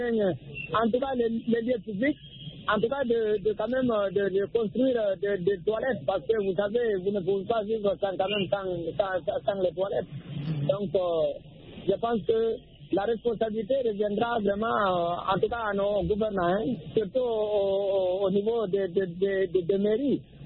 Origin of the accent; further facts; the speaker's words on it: Guinea; now in Cameroon; ici, au Cameroun, contrairement à certains pays comme mon pays d'origine, la Guinée